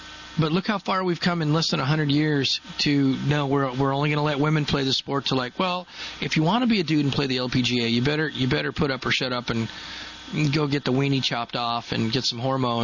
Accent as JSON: {"language": "English", "region": "Colorado", "country": "United States", "said": "I'm from Colorado. She was big in Colorado."}